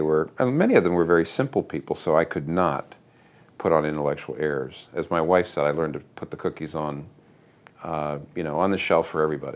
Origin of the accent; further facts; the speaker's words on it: Pennsylvania, United States; Well, I was raised in Pennsylvania in a middle-class home.